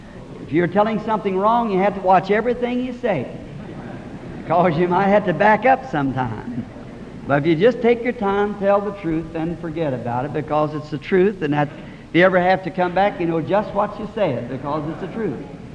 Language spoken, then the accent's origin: English; the South, United States; born there; and I'm a Southerner by birth, and I just like to speak to people wherever I see them.